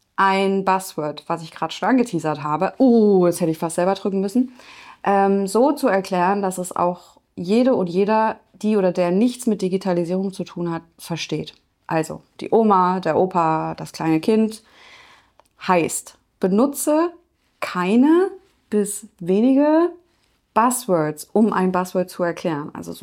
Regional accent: Jena, Thuringia, Germany; Bei uns in Jena gibt es Ingwerlikör, selbst gemacht.

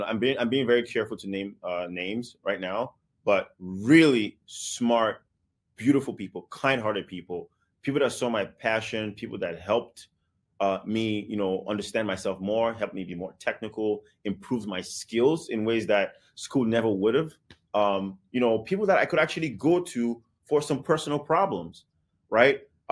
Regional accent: Nigeria; I'm Nigerian. I see my government adopting technology that is already being used in the West. It disgusts me. I love Nigeria, but it disgusts me.

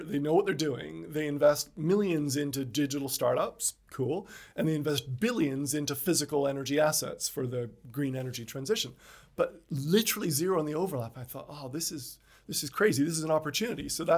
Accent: Canada; accent: Canadian; you can probably tell by my Canadian accent, I grew up not here. So I grew up in Canada

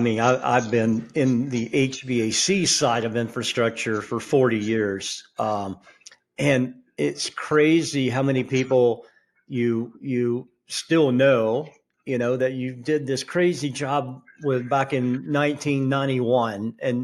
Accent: Georgia, United States; Neither one of those two things I was exposed to growing up in South Georgia.

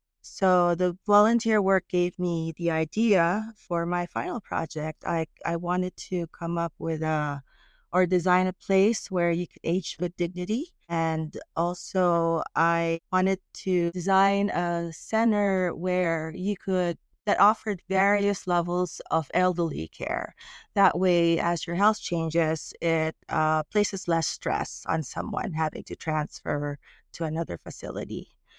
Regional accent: Metro Manila, Philippines; as a child growing up in Metro Manila in the Philippines, I was quite fond of creating art.

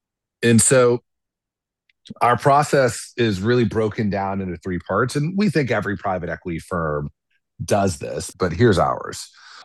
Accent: Baltimore, Maryland, United States; also born or lived in Detroit / US Virgin Islands / Texas; I grew up all over this country. So I was born in Detroit. I grew up in East Baltimore, the U.S. Virgin Islands, Southern Texas, right near the Mexican border.

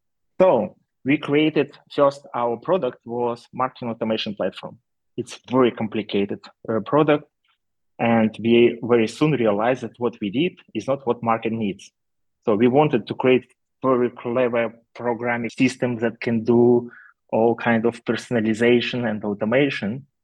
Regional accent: Ukraine; I'm from Ukraine initially

